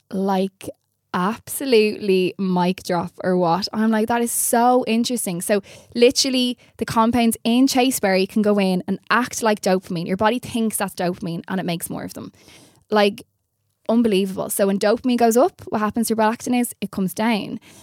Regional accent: Ireland; especially growing up in Ireland, we're very good at putting proper meals together

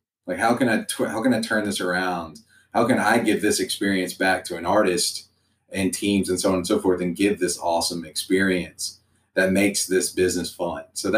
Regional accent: Mobile, Alabama, United States; Mobile is where I grew up. I grew up in Mobile, Alabama, which is, for people that don't know, is kind of in between Atlanta and New Orleans.

